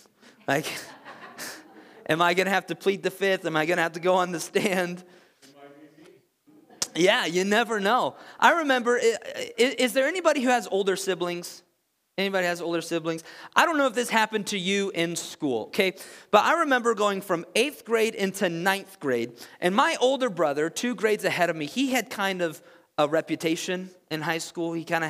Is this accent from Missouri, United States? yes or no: yes; Missouri, United States; I'm from Southern Missouri, and pretty much every person from Southern Missouri is related in one way or another to Jesse James